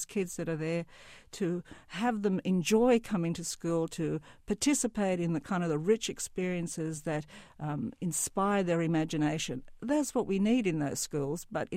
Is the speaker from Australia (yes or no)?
yes; Australia; you mentioned my growing up in Australia.